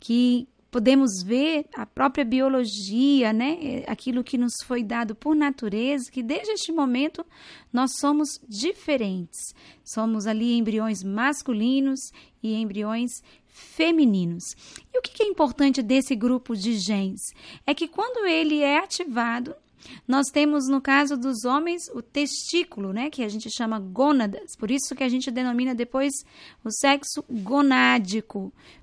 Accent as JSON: {"language": "Portuguese", "town": "Goiás Velho", "region": "Goiás", "country": "Brazil", "tie": "born there", "said": "Eu nasci em Goiás Velho, olha só, em Goiânia."}